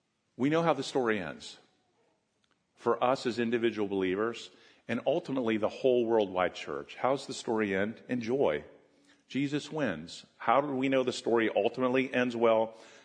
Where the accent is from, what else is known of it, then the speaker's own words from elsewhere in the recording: Pennsylvania, United States; also born or lived in Ohio; I happen to be a Pennsylvania guy, born and raised in Pennsylvania my whole life. And I've always lived by, you know, used to live by Ohio. Now I live really close to New Jersey.